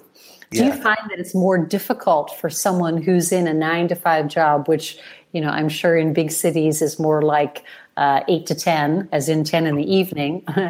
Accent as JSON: {"language": "English", "town": "Chicago", "region": "Illinois", "country": "United States", "tie": "born there", "said": "I was born in Chicago. And so, you know, we're immigrants"}